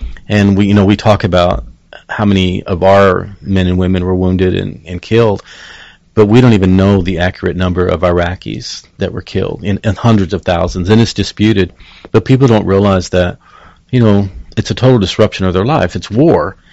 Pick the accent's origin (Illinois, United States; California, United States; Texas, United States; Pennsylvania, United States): Texas, United States; Dumas; Well, I'm originally from the Texas Panhandle in a small town north of Amarillo in Dumas.